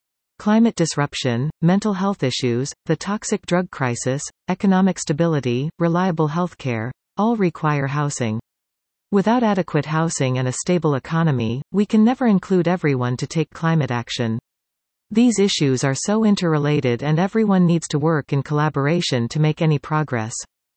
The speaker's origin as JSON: {"language": "English", "town": "Nanaimo", "region": "British Columbia", "country": "Canada", "tie": "born or raised there", "also_born_or_lived": "northern Ontario", "said": "I grew up in Nanaimo and am originally from a small mining town in northern Ontario."}